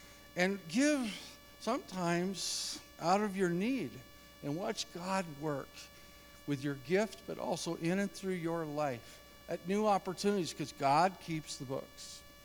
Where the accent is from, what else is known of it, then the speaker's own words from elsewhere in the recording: Missouri, United States; And now I'm back in Missouri, okay, Springfield. So, okay, all right. But I was raised in Missouri, too.